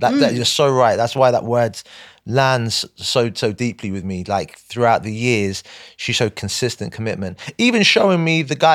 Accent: Southampton, South East England, United Kingdom; I'm from Southampton, and it's always in my heart.

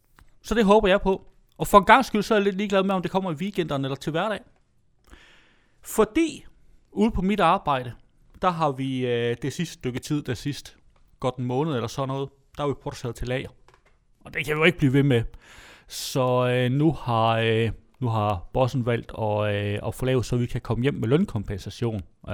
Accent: North Denmark Region, Denmark; Jeg er nordjyde.

